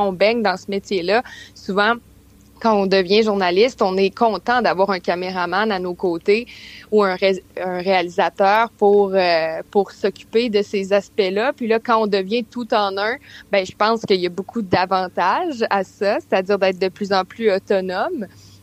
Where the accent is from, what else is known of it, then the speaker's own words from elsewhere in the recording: Quebec City, Quebec, Canada; je viens de Québec aussi. Donc, d'entrée de jeu, j'ai toujours voulu travailler ici.